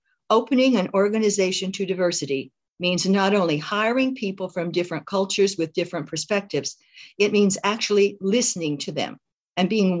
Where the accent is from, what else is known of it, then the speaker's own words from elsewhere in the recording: Edmonds, Washington, United States; and I'm from Edmonds.